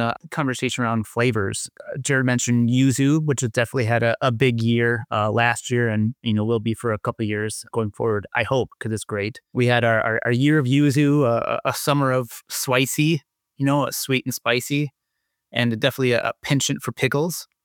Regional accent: Minnesota, United States; I remember, I mean, that's as a Minnesotan, right? That's a staple of our public education as kids, and we go to a lot of different field trips

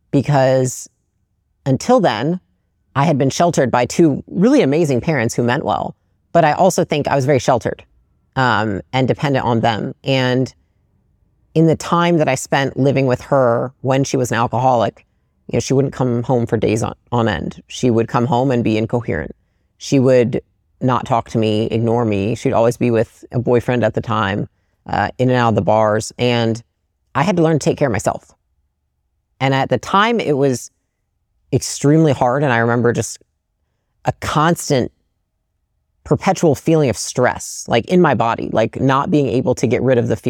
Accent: Portage, Michigan, United States; So I grew up in Portage, Michigan, which is like a small Midwestern town.

